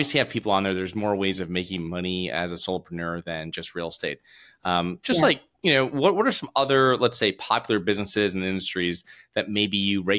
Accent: Connecticut, United States; I'm originally from Connecticut, so I'm not as bad as California or New York

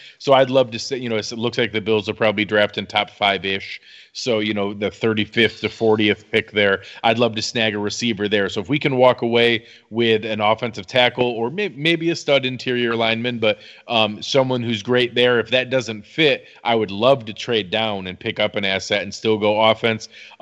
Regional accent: New York, United States; growing up in Western New York, there's not a huge college, you know, set up there. So I've learned a little bit living down south now.

